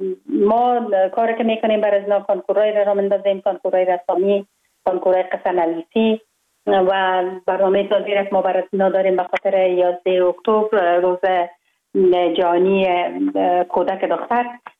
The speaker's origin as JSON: {"language": "Persian", "region": "Kabul", "country": "Afghanistan", "tie": "born or raised there"}